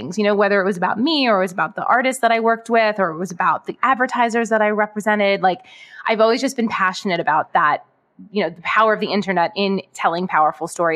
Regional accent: Brooklyn, New York, United States; I grew up in Brooklyn, so I am actually a native New Yorker, which is pretty rare. Grew up in Brooklyn, lived there most of my life, and I actually moved into Manhattan about 2.5 years ago, and I now live in the East Village.

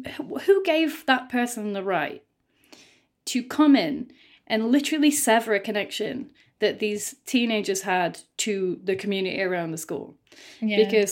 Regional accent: Rotherham, Yorkshire and the Humber, United Kingdom; So I'm from Rotherham, which is a town between Sheffield and Doncaster, you know, former mining town, former steel town.

